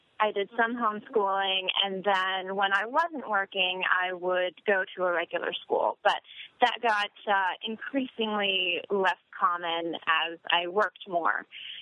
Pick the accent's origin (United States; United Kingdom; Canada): Canada; Ontario; I am Canadian. I lived outside of Toronto.